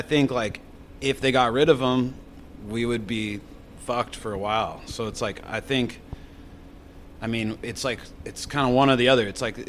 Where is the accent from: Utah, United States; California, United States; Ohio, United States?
California, United States; Santa Cruz; Like where I grew up in Santa Cruz, California, like that was a thing.